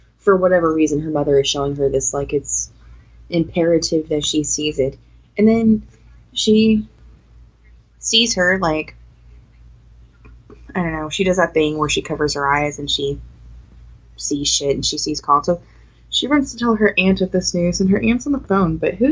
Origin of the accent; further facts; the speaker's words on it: Indiana, United States; Because I'm from Indiana.